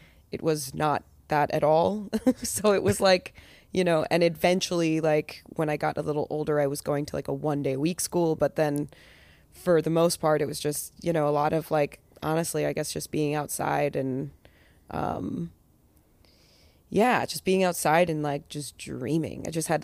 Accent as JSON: {"language": "English", "town": "Downingtown", "region": "Pennsylvania", "country": "United States", "tie": "born or raised there", "said": "Little town called Downingtown."}